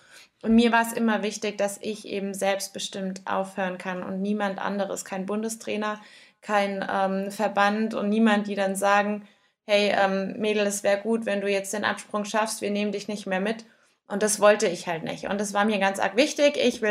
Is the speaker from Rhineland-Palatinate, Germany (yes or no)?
yes; Dudenhofen, Rhineland-Palatinate, Germany; Dudenhofen ist meine Trainingsbahn gewesen die ganzen letzten Jahre und ist meine Heimat.